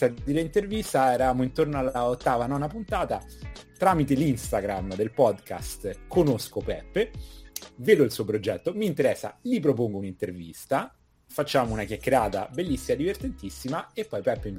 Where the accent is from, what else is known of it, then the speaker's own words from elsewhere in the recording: Rome, Lazio, Italy; also born or lived in Barcelona; nonostante il nome straniero sono italianissimo, romano da 40 anni, nel senso che ho 40 anni, quindi sono romano da 40 anni. E a Roma mi ci sono recentemente ritrasferito da poco meno di 3 settimane, passando per Barcellona, gli Stati Uniti, la Germania e qualche altro posto.